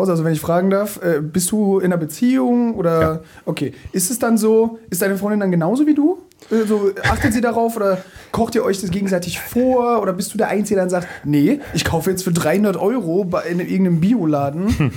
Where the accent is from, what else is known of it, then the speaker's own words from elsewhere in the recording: Italy; Ja, fragt man mich als Italiener.